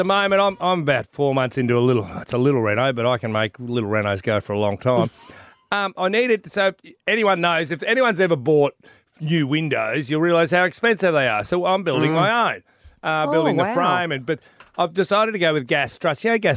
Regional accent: Aspley, Queensland, Australia; I'm an Aspley kid. I grew up in Aspley.

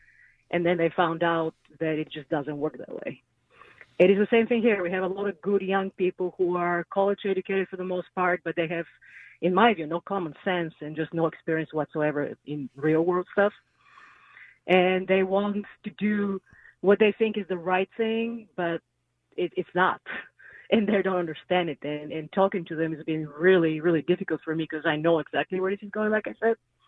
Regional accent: Bulgaria; I actually grew up in a socialist country, so I know, and I grew up in Bulgaria during the communist regime.

